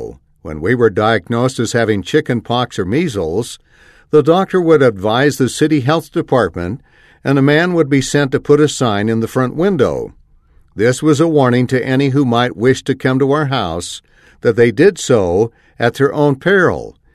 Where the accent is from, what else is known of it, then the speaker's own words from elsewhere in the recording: Salt Lake City, Utah, United States; I grew up in Salt Lake City, a very ordinary kind of freckle-faced boy.